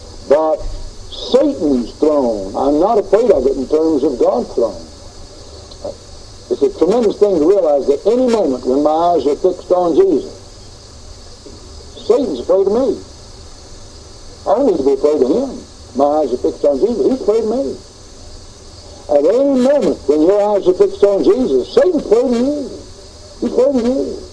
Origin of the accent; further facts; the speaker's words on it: Johnson City, Tennessee, United States; We had a dear lady back in my hometown at Johnson City, Tennessee